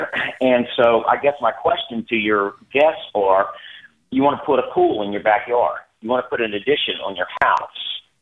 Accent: Jacksonville, Florida, United States; I grew up on San Pablo Road, where Greenfield Staples was, which is now Queens Harbor. There was 3 square miles of woods, and there were 3 houses there.

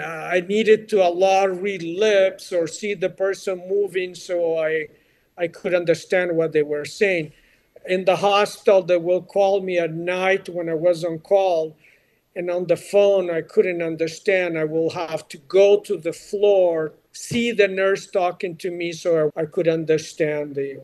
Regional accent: Rivera, Uruguay; also born or lived in Montevideo, Uruguay / Brazil; I was born in Uruguay and the capital in 1964

